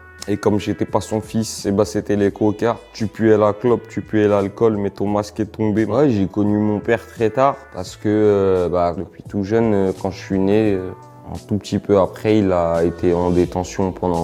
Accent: Villeneuve-la-Garenne, Île-de-France, France; also born or lived in Valenton; j'ai grandi à Villeneuve-la-Garenne et à Valenton.

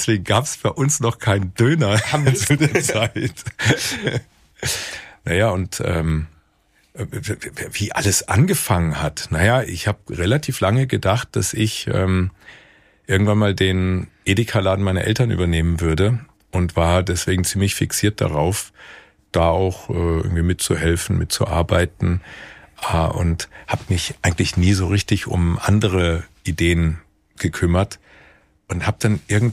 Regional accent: Stadtallendorf, Hesse, Germany; geboren in Stadt Allendorf, einer überschaubar großen 17.000 Einwohnerstadt mit viel Industrie, mit ganz vielen Türken und ganz vielen Italienern in der Stadt aufgewachsen.

